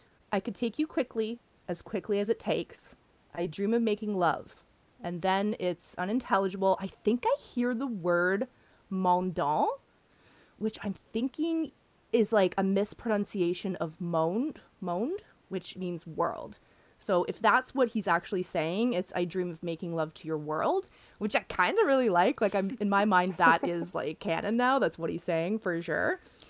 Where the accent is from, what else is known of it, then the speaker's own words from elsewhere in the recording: Canada; I'm from Canada. So I have, like, Canadian French. It's not, like, the real French French.